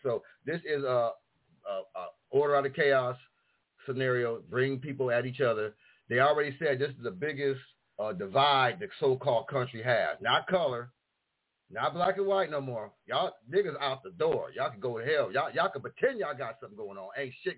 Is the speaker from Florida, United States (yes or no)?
yes; Florida, United States; also born or lived in New York; I'm from Florida, via New York State, of course.